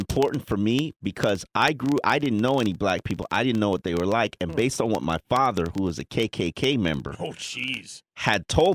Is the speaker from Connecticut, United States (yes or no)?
no; Lake Stevens, Washington, United States; he probably said, like, Scott Lake, and I'm from Lake Stevens. I was like, you insulted me, bro, thinking I'm from Scott Lake.